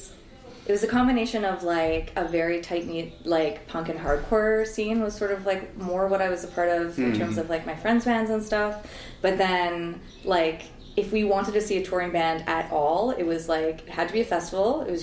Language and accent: English; St. John's, Newfoundland and Labrador, Canada; But yes, I am from St. John's, Newfoundland.